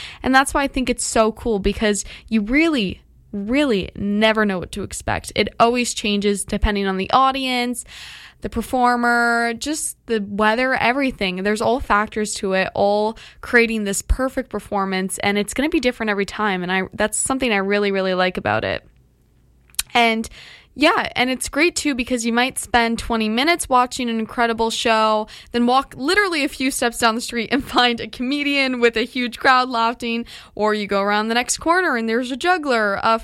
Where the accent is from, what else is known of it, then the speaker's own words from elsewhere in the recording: Kingston, Ontario, Canada; But as I've mentioned before in the show, I was born and raised right here in Kingston, so buskers have always really been a part of my summer